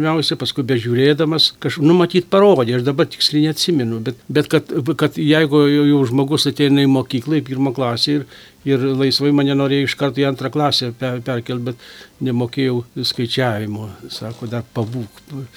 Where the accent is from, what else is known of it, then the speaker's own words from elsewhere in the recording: Petroškai, Alytus County, Lithuania; mano vaikystė buvo Dzūkija, Lazdijų rajonas, Petroškų kaimas